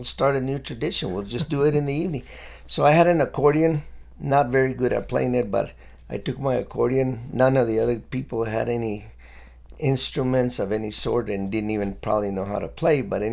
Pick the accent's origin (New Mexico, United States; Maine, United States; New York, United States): New Mexico, United States; Amalia; Growing up in Amalia, there was probably like four different groups.